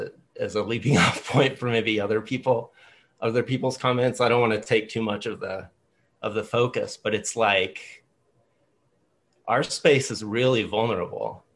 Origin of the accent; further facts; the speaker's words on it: Texas, United States; And I here I'm in my hometown in West Texas, and I was living here